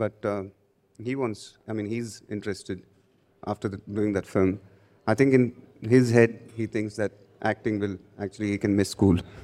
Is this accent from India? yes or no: yes; Chennai, Tamil Nadu, India; I grew up in Chennai, like I said